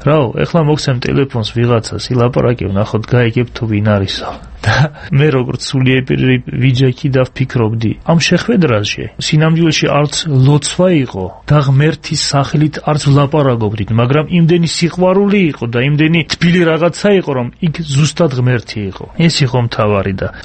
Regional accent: Akhaltsikhe, Samtskhe-Javakheti, Georgia; ყველანი ახალციხელები არიან, მეც ახალციხელი ვარ. იქ დავიბადე და გავზდი

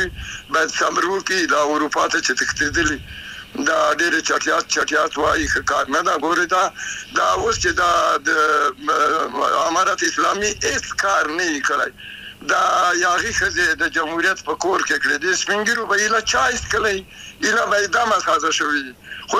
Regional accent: Afghanistan; زه افغان یم، نارینه خو ته هم د موږ افغان لورې صحیح ده

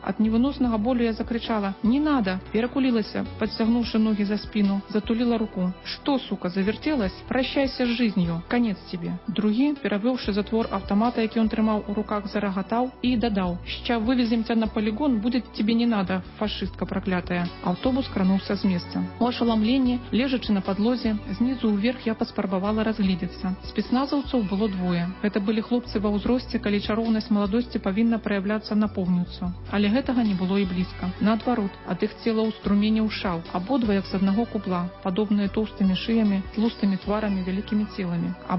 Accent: Belarus; Ukrainian is a second language; Ми білоруси. Тут нема про що говорити.

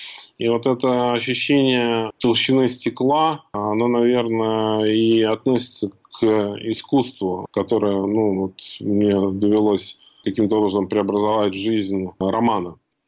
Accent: Absheron, Azerbaijan; Я вырос на Апшеронском полуострове, на этом Каспийском клочке земли.

